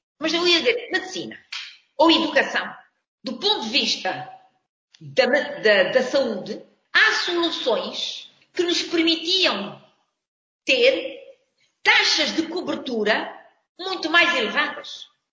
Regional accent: Cape Verde; Eu costumo dizer que eu sou cabo-verdiana, correto? Depois faço parte dos países africanos lusófonos, africana. Portanto, eu sou africana a três níveis. Eu sou africana porque sou cabo-verdiana

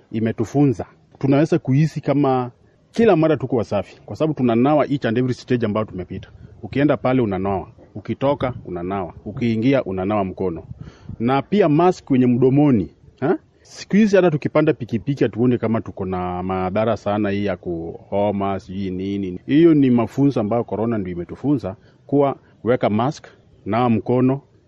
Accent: Kenya; mimi kama mwananchi wa Kenya

